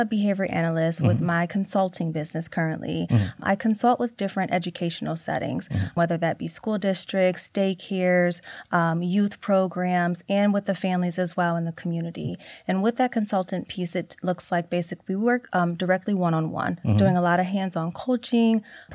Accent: Toledo, Ohio, United States; Yes, but I am born and raised in Toledo, Ohio. Yes, I graduated from Central Catholic High School, went on to the University of Toledo to get a bachelor's in speech and language pathology.

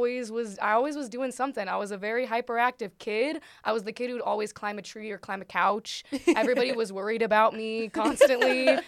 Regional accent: Perrysburg, Ohio, United States; also born or lived in Sylvania; I was born in Sylvania first, and then right before first grade, we moved to Perrysburg.

